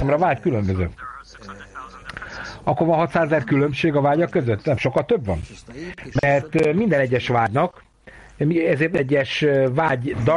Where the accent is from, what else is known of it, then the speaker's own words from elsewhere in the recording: Belgrade, Serbia; born there; Én Belgrádban születtem. Ott születtem.